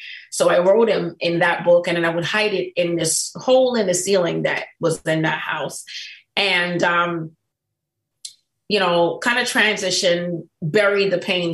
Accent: Kingston, Jamaica; I grew up in the Caribbean. I'm born and raised from Kingston, Jamaica.

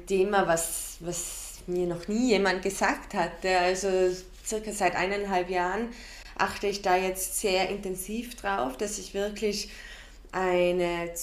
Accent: Austria; Ich kann nur sagen, bei uns in Österreich ist es oft das Erste, wenn du deinen ersten Frauenarzttermin wahrnimmst, dass du die Pille verschrieben bekommst.

